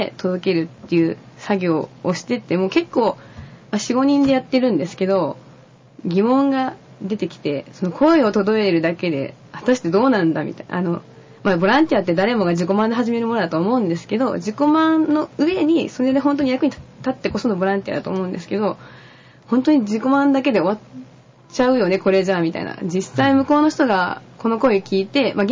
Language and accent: Japanese; Nara, Japan; え、地元は奈良です。奈良から通ってるんで、